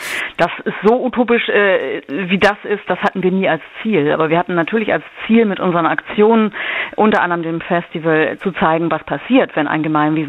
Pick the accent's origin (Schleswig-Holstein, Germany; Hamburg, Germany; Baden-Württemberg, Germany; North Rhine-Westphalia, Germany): Hamburg, Germany; moved away as an adult; now in Jamel, Germany; Wir sind in Hamburg aufgewachsen und haben unser halbes Leben dort verbracht in der Großstadt